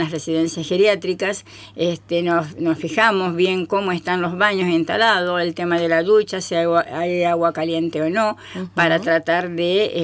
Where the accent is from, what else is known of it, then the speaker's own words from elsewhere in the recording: Tucumán, Argentina; now in Misiones, Argentina; yo que no soy misionera, pero soy tucumana, pero ya adoptada por Misiones hace 30 años